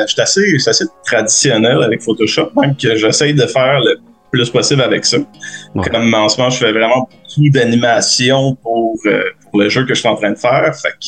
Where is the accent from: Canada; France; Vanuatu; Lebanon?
Canada; Repentigny, Quebec; Je viens de Repentigny, dans le fond. Puis quand j'étais ado